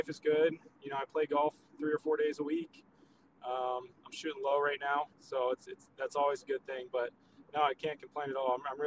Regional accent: Florida, United States; You know, as you guys know, I'm from Florida and it's not bad golf down there

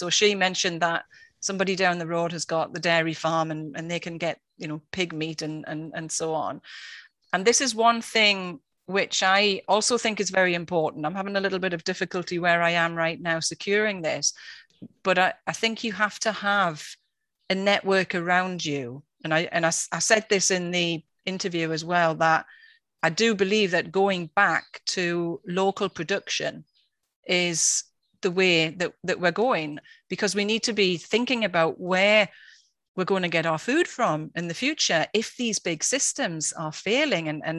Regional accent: England, United Kingdom; also born or lived in Germany; I grew up in England, and then I moved to Germany, where I lived for 20 years. And then I moved to the Outer Hebrides

